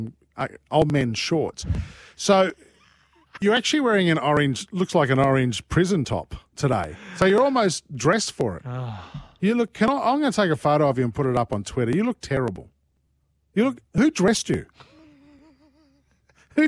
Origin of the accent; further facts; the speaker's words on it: Bankstown, New South Wales, Australia; I'm a Bankstown boy, mate. Through and through.